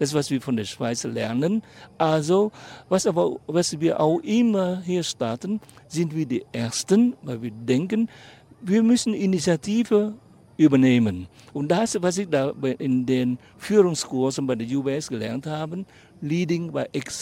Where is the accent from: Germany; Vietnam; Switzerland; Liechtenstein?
Vietnam; Southern Vietnam; German is a second language; Ich sehe auch als Vietnamese, der im Süden aufgewachsen ist